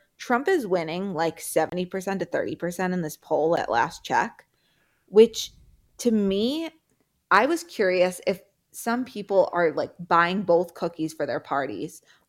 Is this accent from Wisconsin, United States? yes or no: yes; Madison, Wisconsin, United States; I'm from Madison.